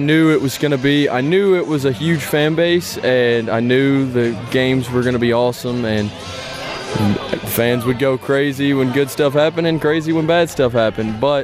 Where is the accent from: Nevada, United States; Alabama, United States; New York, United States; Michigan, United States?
Alabama, United States; Had a very different character and very different than my hometown up in North Alabama.